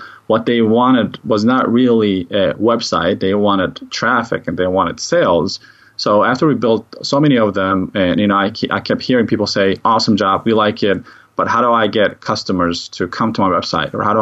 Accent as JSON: {"language": "English", "country": "Turkey", "said": "So when I was 7 years old, I'm originally from Turkey"}